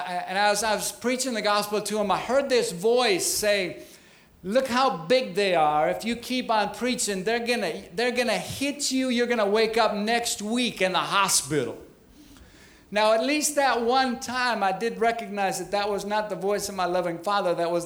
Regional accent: Minnesota, United States; Now, for those that don't know me, I'm originally from Minnesota, you betcha.

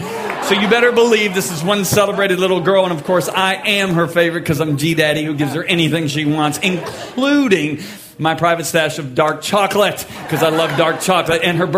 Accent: Michigan, United States; I am from Michigan, so I know none of you like this.

